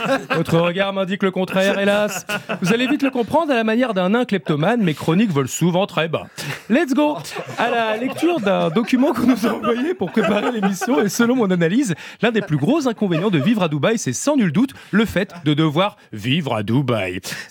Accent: Paris, Île-de-France, France; born there; Je suis né à Paris, mais je me sens plus guérétois que dubaïote.

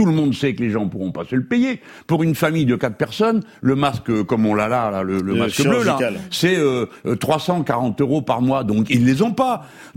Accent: Morocco; Je suis un pied noir d'origine, je viens du Maroc, et chez nous, on parle fort avec les mains

